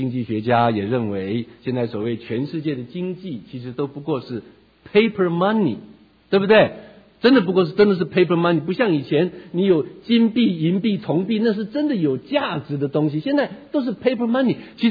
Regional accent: China; 这对我们中国人打乒乓球打惯的人有好处的

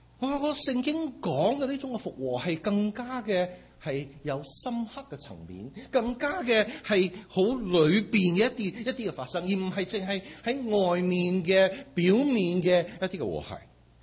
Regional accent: China; 我发觉我哋中国人咧好多时咧。

